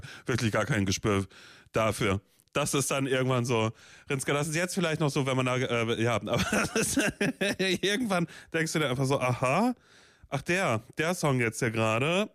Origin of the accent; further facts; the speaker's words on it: Mecklenburg-Vorpommern, Germany; also born or lived in Coesfeld; Ich komme gebürtig aus NRW, also aus Münsterland, aus Coesfeld. Dann sind meine Eltern aber nach Mecklenburg-Vorpommern gezogen, als ich so 8 war.